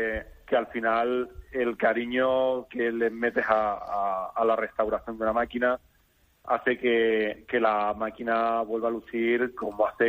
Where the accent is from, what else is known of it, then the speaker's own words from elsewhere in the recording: Villena, Valencian Community, Spain; yo que soy de Villena, pero vivo en VR.